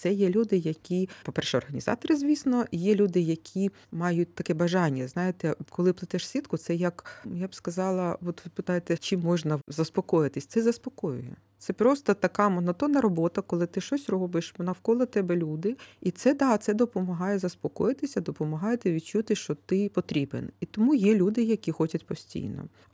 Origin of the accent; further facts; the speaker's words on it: Kryvyi Rih, Dnipropetrovsk Oblast, Ukraine; Тому що я з Кривого Рогу